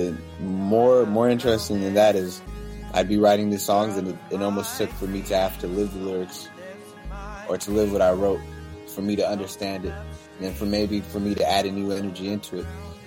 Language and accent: English; Redlands, California, United States; I grew up in Redlands, California, Inland Empire.